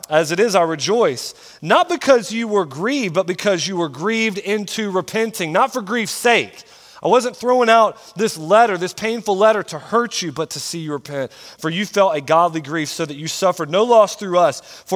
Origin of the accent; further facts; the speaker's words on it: Florida, United States; You guys know, if you've been around our channel for a while, that I am from Florida.